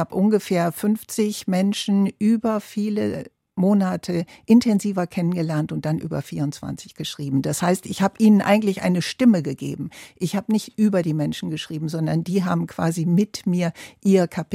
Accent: Duisburg, North Rhine-Westphalia, Germany; Ich komme aus Duisburg-Walsum und das ist der Nachbarstadtteil von Marxloh, ganz genau.

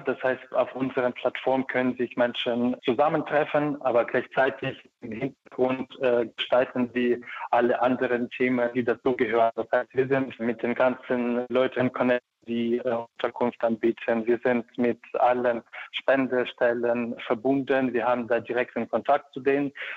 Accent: Ukraine; now in Germany; Ich komme aus der Ukraine, 2013 nach Deutschland gekommen.

